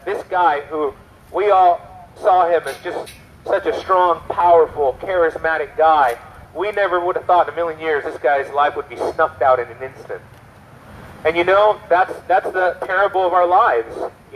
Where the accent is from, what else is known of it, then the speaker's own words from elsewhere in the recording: California, United States; I grew up in Southern California.